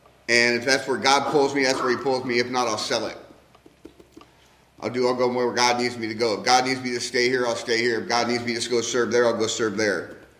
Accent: England, United Kingdom; born there; I was born in England with my mom, my dad, and my brother.

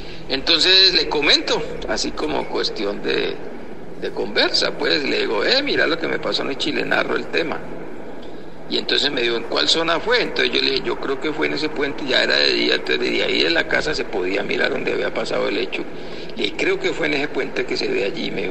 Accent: Cali, Valle del Cauca, Colombia; una finca que quedaba en las afueras de Cali, mi ciudad natal.

